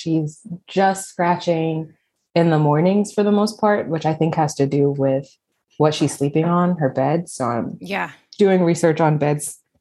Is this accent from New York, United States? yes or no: no; Connecticut, United States; also born or lived in Philadelphia; Connecticut. We used to live in Philly. That's where we adopted her.